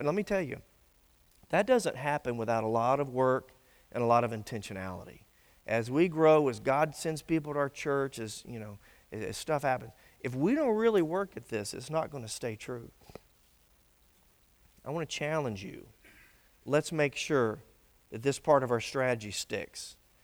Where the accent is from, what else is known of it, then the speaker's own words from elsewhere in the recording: Griffin, Georgia, United States; I grew up in Griffin, and my church group used to come over here.